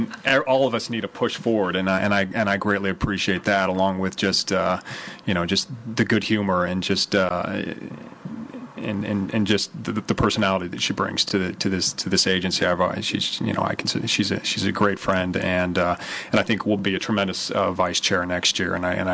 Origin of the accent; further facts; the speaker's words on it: Utah, United States; from the bordering state of Nevada, to where I grew up in Utah.